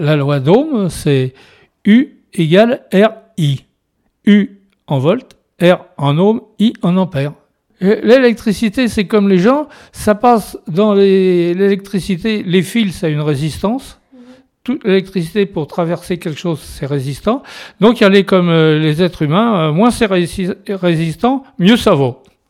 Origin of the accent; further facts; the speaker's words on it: Paris, Île-de-France, France; De Paris.